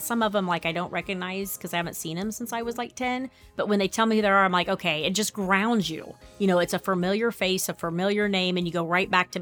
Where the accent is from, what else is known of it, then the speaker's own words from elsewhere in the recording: New Castle, Indiana, United States; I grew up in Newcastle, Indiana, attended school at Westwood Elementary